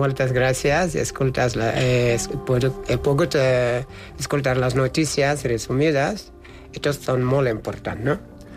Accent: Senegal; Catalan is a second language

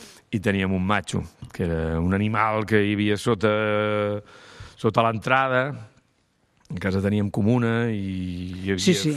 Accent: Vila-seca, Catalonia, Spain; nosaltres som de Vilaseca, que és una vila del camí, és una cruïlla, i a tocar 4 quilòmetres ja hi ha la platja.

